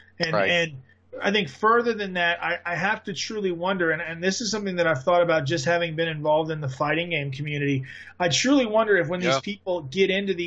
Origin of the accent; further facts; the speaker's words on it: the South, United States; Brandon and I could have a very long conversation about this because we're both from the South.